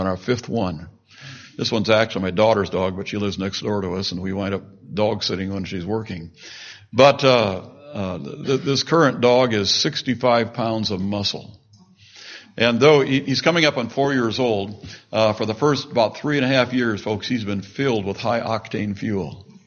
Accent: Peoria, Illinois, United States; I grew up in Peoria where they build those things.

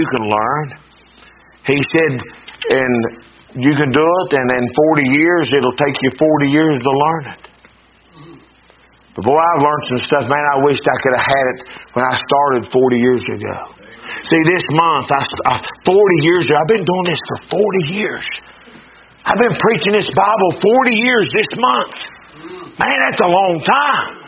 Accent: Winona, United States; I'm from Winona. So I was raised with that shadow.

